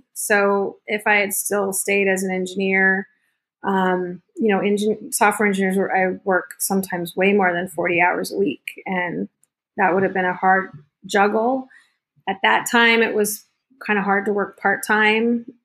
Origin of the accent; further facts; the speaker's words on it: San Diego, California, United States; because growing up in San Diego, I always had taken Spanish classes, so didn't know any German.